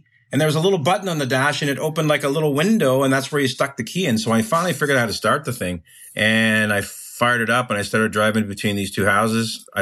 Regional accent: Toronto, Ontario, Canada; But my background, I grew up in Toronto

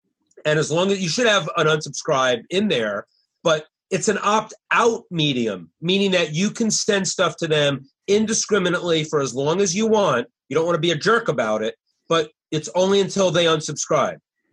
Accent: New York, United States; So anyway, I'm being very sarcastic. I'm from New York.

